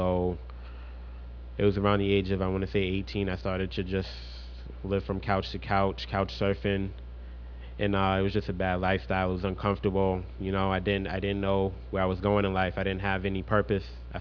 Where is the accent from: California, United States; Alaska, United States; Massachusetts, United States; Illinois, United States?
Massachusetts, United States; Boston; I'm from Mattapan, Boston, born and raised.